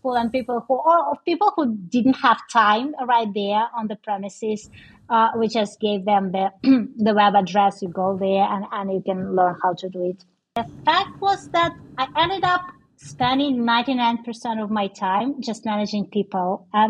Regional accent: Russia; born there; English is a second language; And because I was born in Russia, that was my second return to this country.

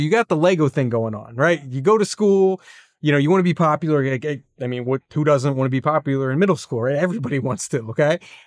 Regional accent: New Jersey, United States; I'm from New Jersey, so I know these guys.

